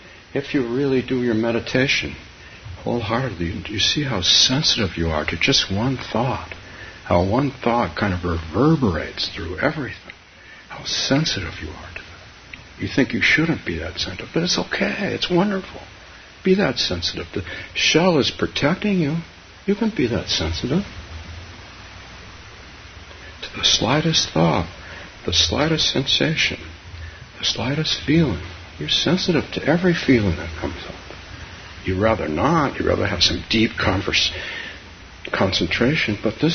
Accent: Palo Alto, California, United States; Tritillarium, or whatever you call it, I had in Palo Alto, my hometown. It was a good place to have turtles.

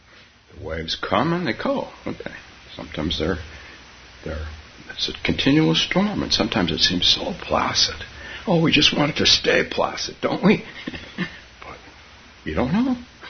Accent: California, United States; as a teenager growing up on the West Coast, starting about 15 or 16, I grew up in Northern California, so we were a little behind Southern California.

